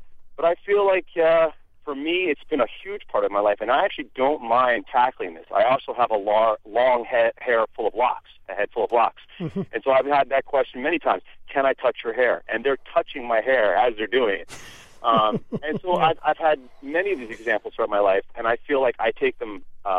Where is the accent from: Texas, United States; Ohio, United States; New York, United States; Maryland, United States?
New York, United States; Bedford; I'm Italian and black, and I grew up back in Bedford, New York, which is very white, very affluent.